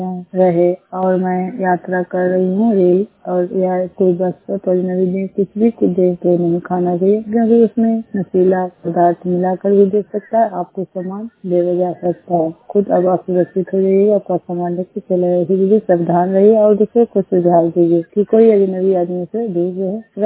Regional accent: Hilsa, Bihar, India; मैयापुर पंचायत से बोल रही हूँ। हिसा प्रखंड के रहने वाले हूँ। मेरे ब्लॉक का नाम हिसा है। मैं जिला नालंदा।

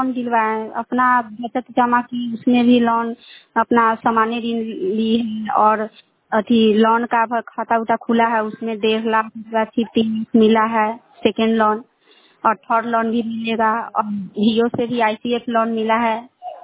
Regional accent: Chandwara, Jharkhand, India; मैं चंदवारा की रहने वाली हूँ, कस्तहा पंचायत।

